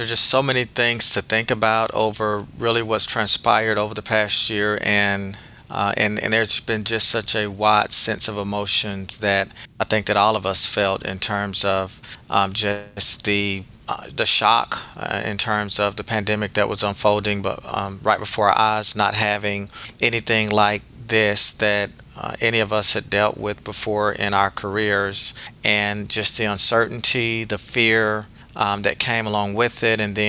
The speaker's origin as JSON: {"language": "English", "region": "Mississippi", "country": "United States", "tie": "born or raised there", "said": "went back to my home state of Mississippi to begin a career in healthcare and pharmacy."}